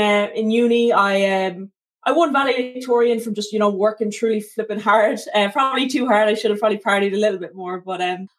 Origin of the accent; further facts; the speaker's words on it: Ireland; moved away as an adult; So, yeah, I'm Irish. I'm here now about 2 years or so.